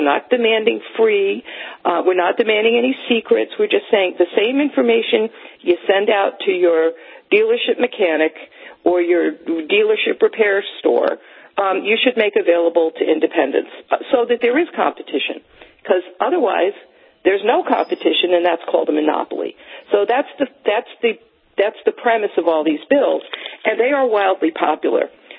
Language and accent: English; New Jersey, United States; So the last bill that was filed in June in my home state of New Jersey